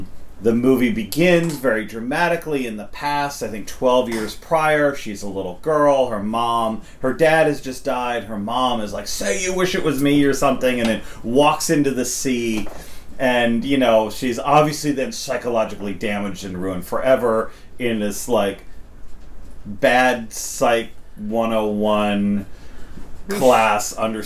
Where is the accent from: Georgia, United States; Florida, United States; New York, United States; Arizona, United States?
New York, United States; New York City; Granted, growing up in New York City, we had some UHF stations.